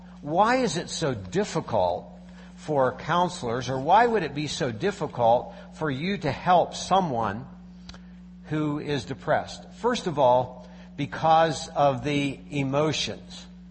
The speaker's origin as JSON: {"language": "English", "region": "Pennsylvania", "country": "United States", "tie": "born or raised there", "said": "But I grew up, as Pastor did, in Pennsylvania. I grew up in Dutch country."}